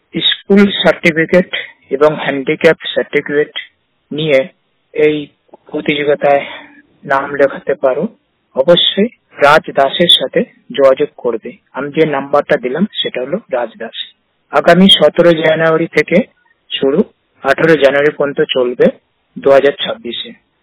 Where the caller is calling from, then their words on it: Kolkata, West Bengal, India; আমি কলকাতার উল্টোডাঙ্গা থেকে